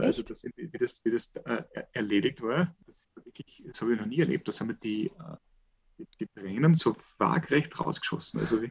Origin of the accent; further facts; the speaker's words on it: Carinthia, Austria; wenn ich bei mir daheim, wo ich aufgewachsen bin, im Lavantal oder sogar wenn ich immer den Unterkärntner Raum